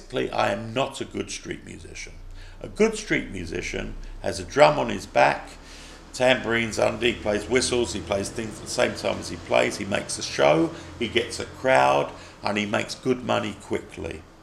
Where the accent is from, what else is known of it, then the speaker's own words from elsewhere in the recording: London, United Kingdom; First of all, of course, I'm from London.